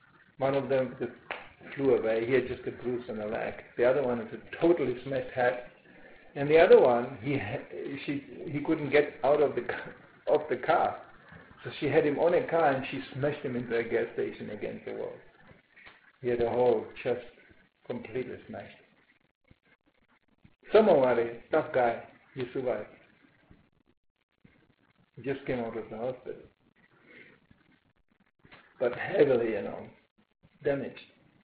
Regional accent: Sweden; moved away; Some of the reasons I immigrated from Sweden. Very dangerous to be a man in Sweden.

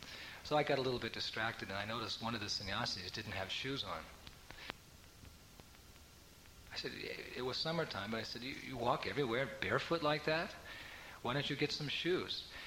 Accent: San Francisco, California, United States; Actually, I'm not from there. I'm from San Francisco.

